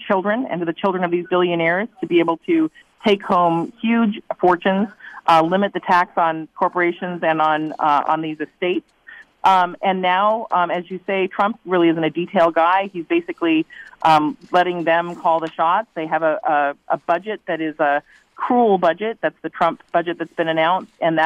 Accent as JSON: {"language": "English", "region": "Wisconsin", "country": "United States", "said": "my home state here in Wisconsin"}